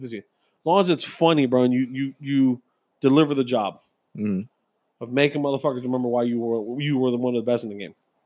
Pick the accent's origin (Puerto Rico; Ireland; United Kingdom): Puerto Rico; You're taking a green card belt, and I'm taking them because I'm technically American Puerto Rican.